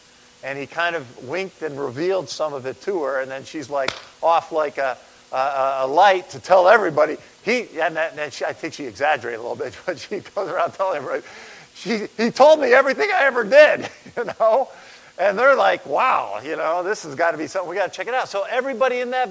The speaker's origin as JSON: {"language": "English", "region": "New York", "country": "United States", "said": "I'm from New York. That would be an even bigger stretch."}